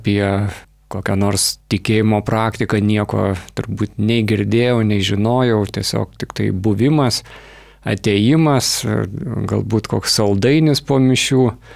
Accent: Vilnius, Vilnius County, Lithuania; Gimiau čia Vilniuje, čia augau, čia mokiausi.

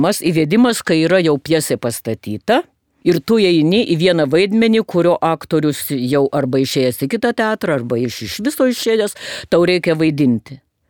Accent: Lithuania; Esu karo ir pokario metų vaikas. Ir iki 6 metų mano vaikystė prabėgo Šiaurės Lietuvoj prie Siauruko traukinio.

